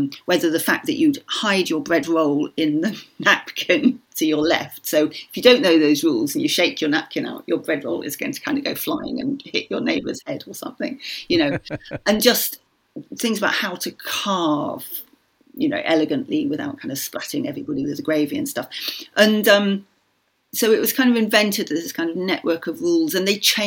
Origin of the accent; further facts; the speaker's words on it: Yorkshire and the Humber, United Kingdom; I grew up in Yorkshire.